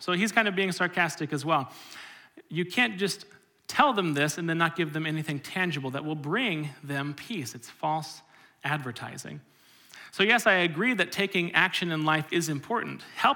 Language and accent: English; Orlando, Florida, United States; I grew up in Orlando, so you can't go a block without seeing a Florida hospital.